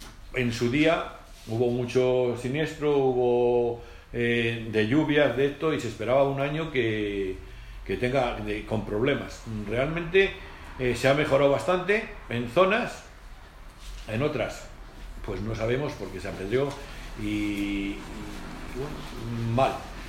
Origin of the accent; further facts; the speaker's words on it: Castile and León, Spain; En la provincia de Soria, desgraciadamente, somos la provincia de España que menos hectáreas tiene de regadío.